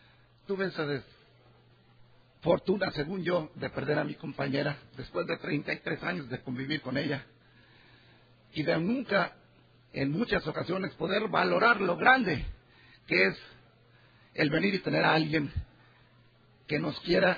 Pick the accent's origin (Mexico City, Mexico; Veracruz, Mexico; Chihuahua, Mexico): Mexico City, Mexico; soy alcohólico y vengo de la Ciudad de México.